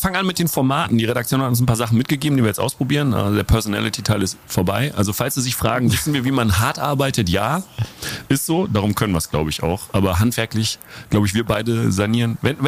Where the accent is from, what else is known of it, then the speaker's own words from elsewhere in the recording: North Rhine-Westphalia, Germany; moved away as an adult; Ich bin aus NRW weg, wegen der guten Universitäten in Bayern und habe dann dort Unterschlupf gefunden